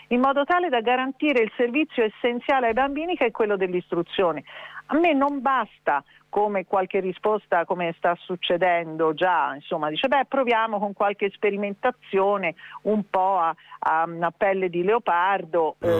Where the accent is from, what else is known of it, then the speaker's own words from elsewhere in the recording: Tuscany, Italy; Siamo toscani, certamente, quindi in Toscana questo, diciamo che è partito un po' dalla Toscana